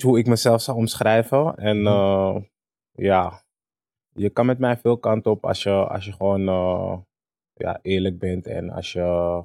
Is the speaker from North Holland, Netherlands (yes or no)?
yes; Amsterdam, North Holland, Netherlands; Ik ben geboren in Amsterdam Zuidoost. Al heel vroeg ben ik naar Amsterdam West verhuisd. Via de Overtoom, Bosselommer, uiteindelijk in Geusvat beland.